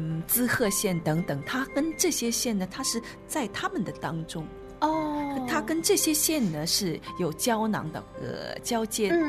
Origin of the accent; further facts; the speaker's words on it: Shanghai, China; now in Gero, Japan; 大家好，我呢其实是土生土长的上海人，现在呢住在祈福县下吕市